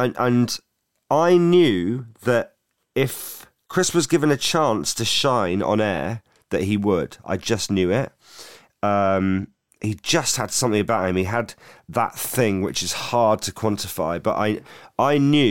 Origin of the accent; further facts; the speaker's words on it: Southampton, South East England, United Kingdom; because I'm from Southampton.